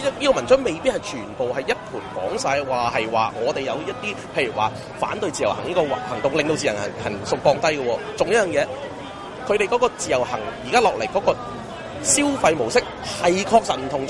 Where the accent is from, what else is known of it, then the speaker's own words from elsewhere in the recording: Hong Kong; 这个便溺不愉快事件其实不是我们香港人带出来的嘛